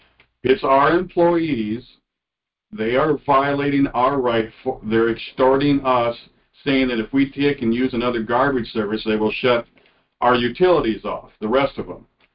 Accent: Luverne, Minnesota, United States; My second one here is the state of Minnesota, especially my hometown of Luverne.

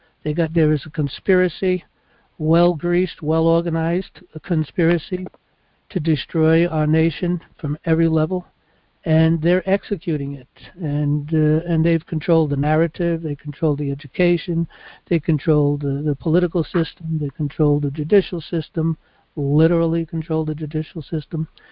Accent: New York City, New York, United States; I mean, I come from New York City, and New York City is very, very heavily Democrat.

